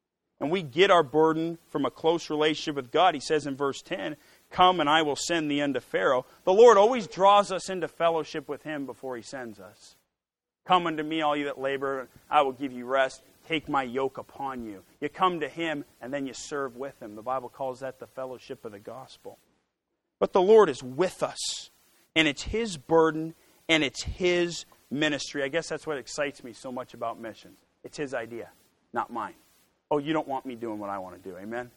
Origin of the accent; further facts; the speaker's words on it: United States; I'm an American. I was raised on Cheetos and Scooby-Doo, and I need all the prayer I can get, you know.